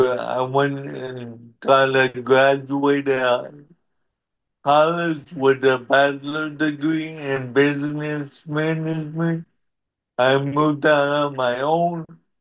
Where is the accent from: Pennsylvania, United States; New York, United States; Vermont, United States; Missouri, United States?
Pennsylvania, United States; born there; well, I was born in Pennsylvania with cerebral palsy, which is a disability.